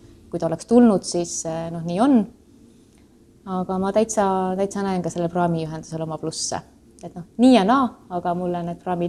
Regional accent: Saare County, Estonia; Ma ütlen, et ma olen Eestist ja ma alati täpsustan siis, et ma olen Saaremalt, mis on Eesti kõige suurem saar.

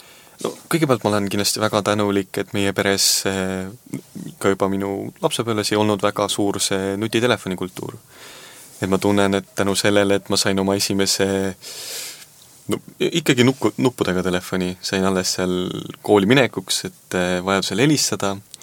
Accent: Saare County, Estonia; also born or lived in Tartu, Estonia; Mina sündisin küll Tartus ja oma esimese aasta elasin jah Tartus, aga jah, nii palju kui ma ikkagi mäletan, siis ma olen ikkagi elanud jah Saaremaal.

